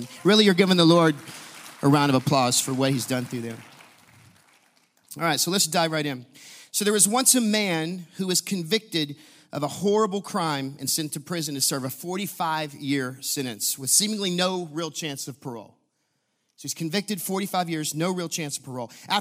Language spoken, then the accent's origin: English; Huntsville, Texas, United States; Now, growing up in Huntsville, Texas, the way I did, I was very well versed with the prison system.